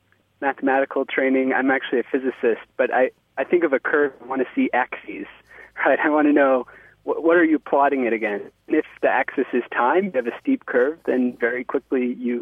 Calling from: Somerville, Massachusetts, United States; I'm calling from Somerville, Massachusetts.

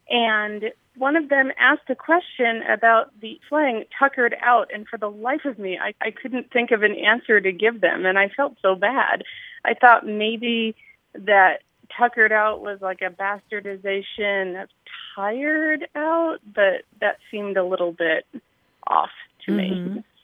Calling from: Bellevue, Nebraska, United States; I'm calling you from Bellevue, Nebraska.

